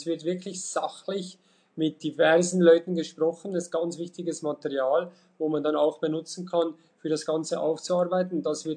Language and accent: German; Switzerland; Und ich habe jetzt ein kleines Beispiel bei uns in der Schweiz.